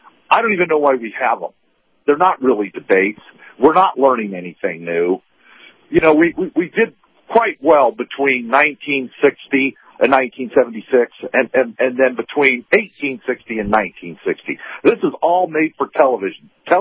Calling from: Lafayette, Indiana, United States; from Lafayette, Indiana.

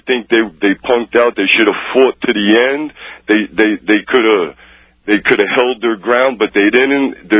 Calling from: Whitefish, Montana, United States; Whitefish, Montana.

